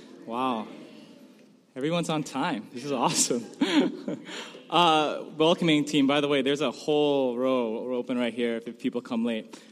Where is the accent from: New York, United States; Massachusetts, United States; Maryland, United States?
Massachusetts, United States; Chelmsford; I grew up here in Massachusetts, only like 20 minutes from Priscilla's town, in a town called Chelmsford.